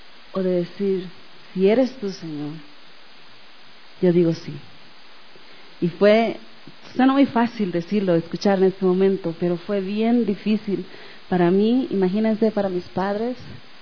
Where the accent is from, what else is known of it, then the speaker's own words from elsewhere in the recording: Bolivia; moved away as an adult; lo que Dios me estaba hablando, y salí de Bolivia bendecida, ungida, enviada con $20 de apoyo mensual